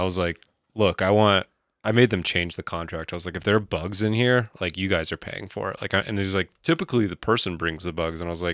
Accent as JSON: {"language": "English", "town": "Atlanta", "region": "Georgia", "country": "United States", "tie": "born or raised there", "said": "Yeah, I grew up in Atlanta. I had squirrel infestations in my attic."}